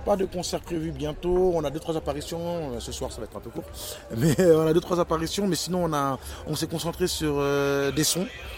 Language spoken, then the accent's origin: French; Senegal; Afro parce qu'on veut revendiquer nos racines africaines, West parce qu'on est sénégalais